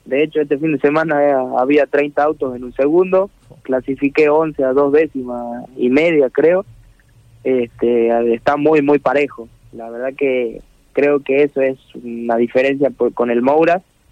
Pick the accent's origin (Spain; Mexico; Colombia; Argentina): Argentina; Rosario de la Frontera, Salta; now in Buenos Aires, Argentina; Todavía no volví a Salta ni a Rosario de la Frontera, que es de donde soy, porque estoy viviendo en Buenos Aires.